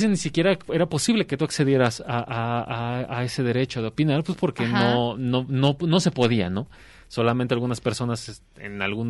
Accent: Mexico; acá en México, uno de los que ya forma parte de nuestra cultura popular y nuestra cultura como mexicanos

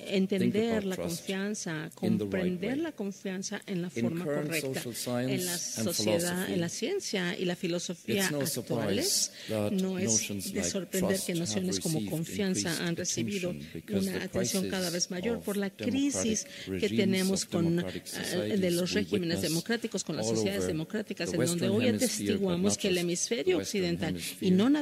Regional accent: Frankfurt, Hesse, Germany; Spanish is a second language; yo soy de Frankfurt

